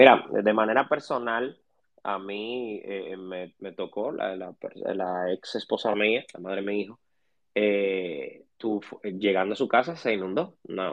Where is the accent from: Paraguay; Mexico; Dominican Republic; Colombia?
Dominican Republic; como dominicanos, todos no visualizamos que nosotros estamos invirtiendo en una póliza o contrato para nuestro vehículo